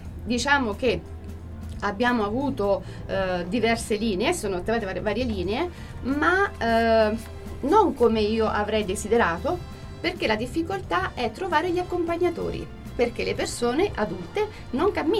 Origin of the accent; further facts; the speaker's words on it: Molise, Italy; io non sono perugina, non sono umbra, sono molisana, quasi abruzzese un po'